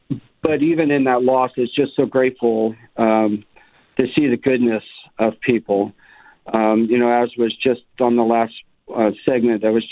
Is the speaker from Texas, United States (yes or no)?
yes; Dallas, Texas, United States; Ironically, I grew up in Dallas, and I'm a product of Bryan Adams.